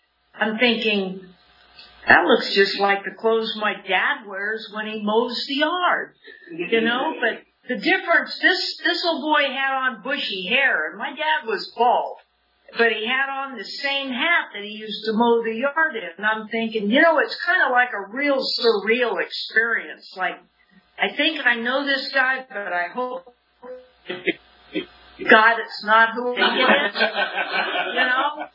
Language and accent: English; Springville, United States; I was raised in Springville, and I currently live in Springville